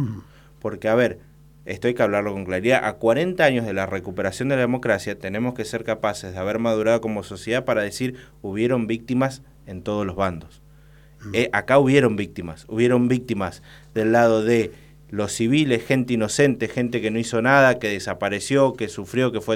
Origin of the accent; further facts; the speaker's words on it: Río Grande, Tierra del Fuego, Argentina; yo tengo 36 años, hice la escuela secundaria acá en Río Grande, de Polivalente, acá a 3 cuadras de donde estamos.